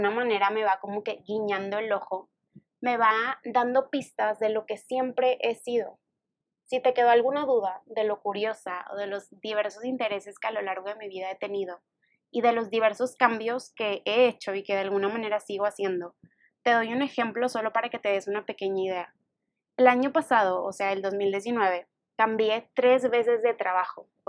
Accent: Mexico; soy mexicana

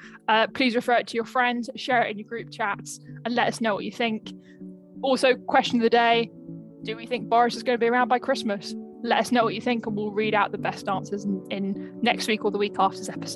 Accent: London, United Kingdom; It's like saying I'm not a Londoner. It's like, can you just tell everyone you're from Scotland? It's like, no, because I've done nothing against Scotland, but I'm not Scottish.

